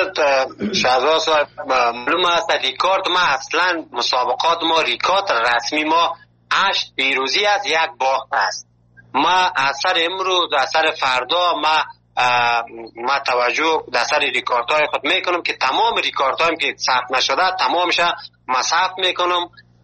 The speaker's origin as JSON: {"language": "Persian", "country": "Afghanistan", "lives_now": "Malatya, Turkey", "said": "ما که اول که از افغانستان آمدیم در یک جای یک شار مالاتیا میگه"}